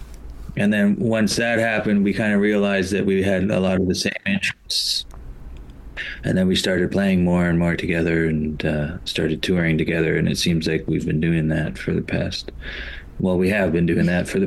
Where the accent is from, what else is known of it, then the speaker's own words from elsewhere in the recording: Alberta, Canada; I'm from Central Alberta. My tribe is from Beaver Lake Cree Nation. I'm Cree Métis from Central Alberta.